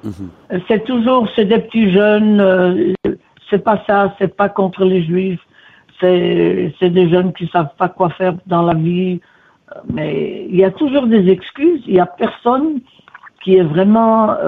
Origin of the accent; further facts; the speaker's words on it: Belgium; Et on nous laisse pas vivre tranquillement, là où on est des Belges tout de même.